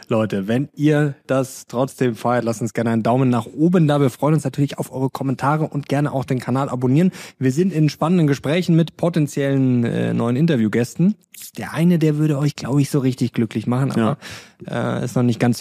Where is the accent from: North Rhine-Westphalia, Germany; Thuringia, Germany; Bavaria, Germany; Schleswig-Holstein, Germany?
Bavaria, Germany; Rosenheim; ich war am Sonntag in meiner alten Heimat in Rosenheim.